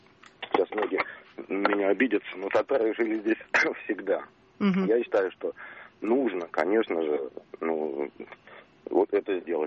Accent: Moscow, Russia; я коренной москвич

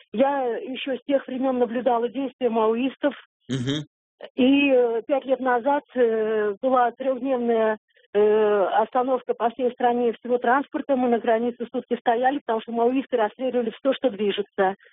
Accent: Saint Petersburg, Russia; Я из Санкт-Петербурга.

